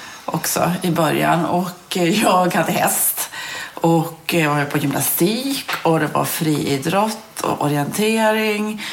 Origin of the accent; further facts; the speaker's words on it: Olånger, Gävleborg County, Sweden; Jag tror att det var en byatävling hemma i Olånger. Där jag är uppväxt då.